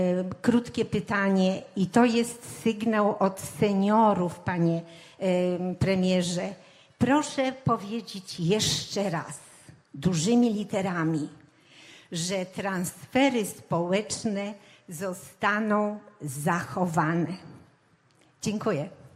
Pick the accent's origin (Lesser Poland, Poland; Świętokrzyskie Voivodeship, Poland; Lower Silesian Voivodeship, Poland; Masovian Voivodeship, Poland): Lower Silesian Voivodeship, Poland; Kłodzko; jestem z Kłodzka i jak widać jestem dojrzałą seniorką